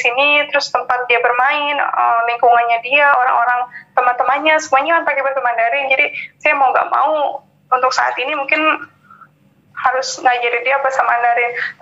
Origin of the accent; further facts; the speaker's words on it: Tasikmalaya, West Java, Indonesia; also born or lived in Bandung; Tapi iya, apalagi saya dari Tasik.